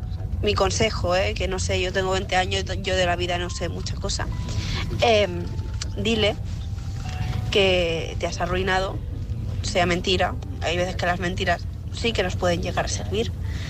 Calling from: Barcelona, Catalonia, Spain; Hola, buenas. Yo soy una corresponsal de Barcelona.

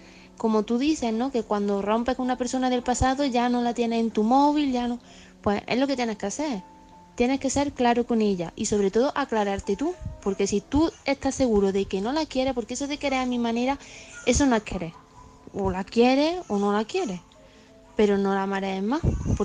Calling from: Córdoba, Andalusia, Spain; corresponsal de Córdoba.

